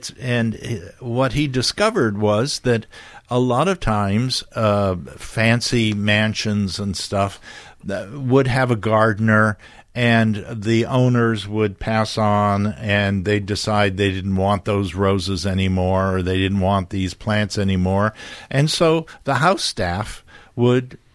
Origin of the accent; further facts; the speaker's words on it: Ohio, United States; my childhood neighbor growing up in Ohio had quite a variety of roses that she was growing next door